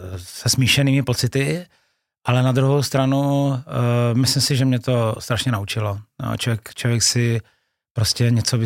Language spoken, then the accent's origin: Czech; Pardubice, Pardubice Region, Czechia; moved away as an adult; also born or lived in Zlín / Ostrava; Já úplně původem pocházím z Pardubic. Vlastně východočeský kraj, rovina, Polabská nížina, Labe. Takže celé dětství vlastně a střední školu jsem prožil v Pardubicích. Pak jsem se přesunul do tehdejšího Gottwaldova, dnešního Zlína, kde jsem strávil možná dalších 20 let. Pak jsem chvíli byl v Ostravě a v Praze